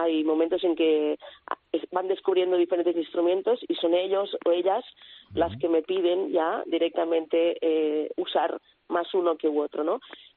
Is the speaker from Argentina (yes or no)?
no; Calella, Catalonia, Spain; Yo soy de Calella.